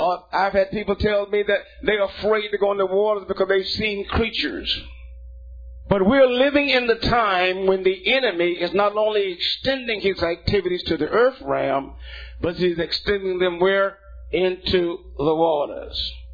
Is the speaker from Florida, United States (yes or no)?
yes; Jacksonville, Florida, United States; now in Fayetteville, United States; My wife and I, we're from Jacksonville, Florida, but we live in Fayetteville, Georgia. And being raised up in Jacksonville, we are right there on the Atlantic.